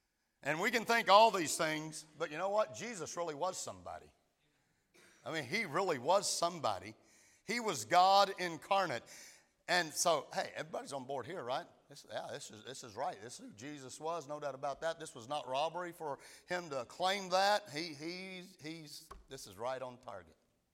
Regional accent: Freeport, United States; I grew up in Freeport. You know, in our area, it's probably not as bad as it used to be, but Freeport was like the armpit of the area.

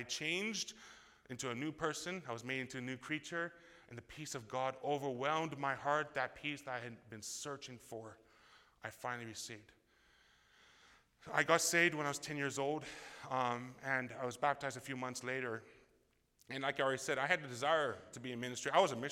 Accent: Canada; also born or lived in Russia; I'm from Canada. My parents were sent out of Red Deer, Alberta to Russia, and we served the Lord there.

